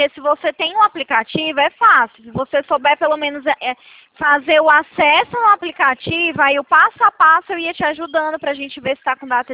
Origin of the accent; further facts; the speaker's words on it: Campinas, São Paulo, Brazil; É Campinas, tá? O escritório fica localizado aqui no centro